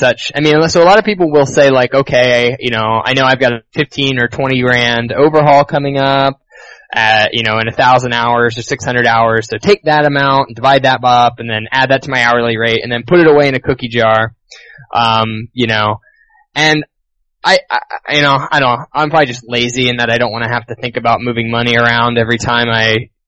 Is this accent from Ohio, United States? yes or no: yes; Ohio, United States; now in San Francisco, United States; Originally I'm from West Central Ohio.